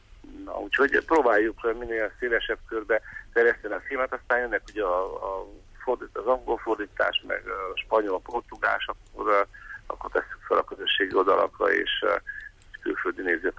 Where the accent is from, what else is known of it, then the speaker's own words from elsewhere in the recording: Odorheiu Secuiesc, Harghita, Romania; gyerekkoromban Székely Udvarhely környékén a legendák világában nőtte fel